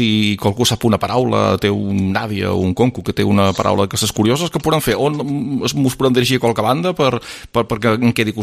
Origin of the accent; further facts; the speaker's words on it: Ferreries, Balearic Islands, Spain; jo que som de Ferreries